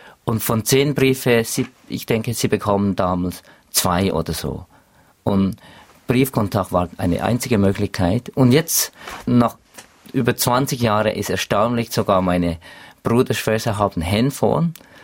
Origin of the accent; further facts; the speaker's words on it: Myanmar; German is a second language; moved away; dass es Leute wie ich, dass sie offiziell mit einem anderen Pass nach Burma gingen